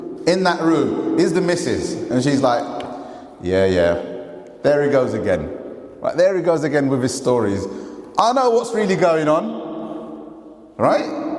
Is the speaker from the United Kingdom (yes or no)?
yes; East London, London, United Kingdom; I'm from East London, so let me be myself for a second, right?